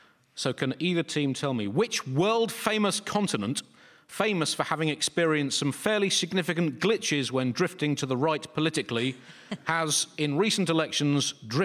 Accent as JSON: {"language": "English", "region": "England", "country": "United Kingdom", "said": "as an English person, I have to say, I found it an excellent way to gear up for Euro 2024"}